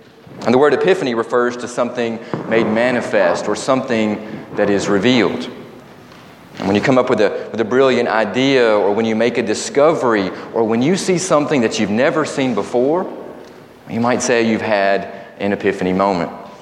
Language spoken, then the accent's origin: English; the South, United States; I know my accent is not the best. It's hard for Southerners sometimes to speak Spanish